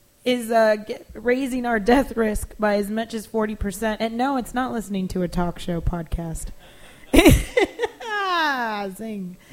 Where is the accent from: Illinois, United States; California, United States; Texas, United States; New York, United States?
Illinois, United States; Joliet; Now, I found this other story, which they're from my hometown of Joliet.